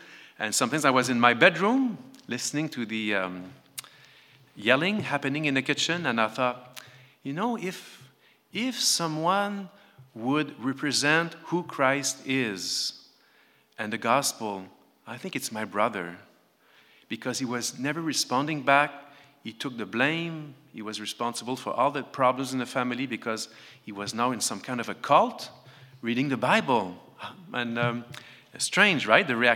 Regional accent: Montreal, Quebec, Canada; also born or lived in Ottawa; So I was not born in Montreal, but grew up in Montreal. French language, obviously, and our faith was Catholic faith, obviously.

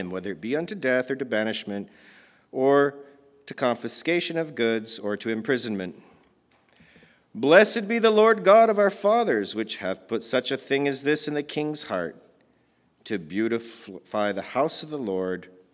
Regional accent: Japan; now in Canada; I was born and raised in Japan on the mission field. I came to Canada in the early 90s, been here pretty much ever since.

